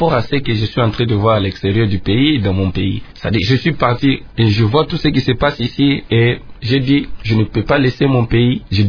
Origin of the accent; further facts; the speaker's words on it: DR Congo; also born or lived in Kinshasa; Je suis Congolais comme d'autres Congolais. Je suis né à Mouniditu. J'ai vécu ici à Kinshasa. J'ai fini à l'ISIPA. Je suis parti aux États-Unis. Et j'ai fait au moins 4 ans là-bas. Et je suis retourné au pays 5 fois.